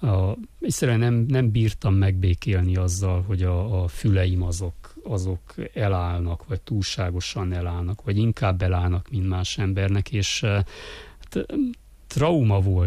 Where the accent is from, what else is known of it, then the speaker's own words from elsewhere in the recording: Backamadaras, Mureș County, Romania; én falun nőttem fel, és nagyon keveset jártunk be városra, annak ellenére, hogy 18 kilométerre van csak Backamadaras Marosvásárhelytől